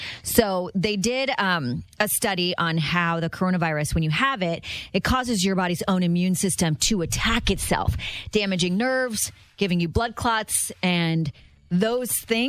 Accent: Colorado, United States; I, growing up in Colorado, would hear the sirens and I had like reoccurring nightmares about tornadoes, right?

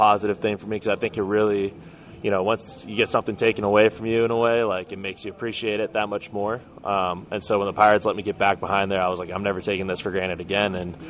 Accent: Aliso Viejo, California, United States; So I grew up in the city called Aliso Viejo, California. It's in Orange County down south. We're about 20 minutes away from Angel Stadium. It was a newer city when we were growing up

